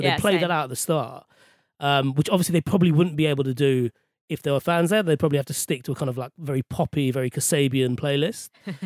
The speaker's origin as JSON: {"language": "English", "region": "Scotland", "country": "United Kingdom", "accent": "Scottish", "said": "You know, well, it's my stronger Scottish accent than Gordon Ramsay, and particularly hard."}